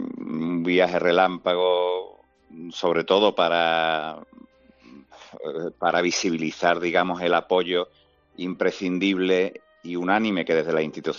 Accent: Seville, Andalusia, Spain; yo como hermano mayor, bueno, como sevillano, como cofrade

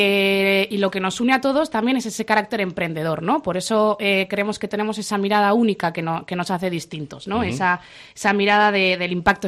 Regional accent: Buñuel, Navarre, Spain; Somos de Buñuel, somos navarros, y eso para nosotros es muy, muy importante.

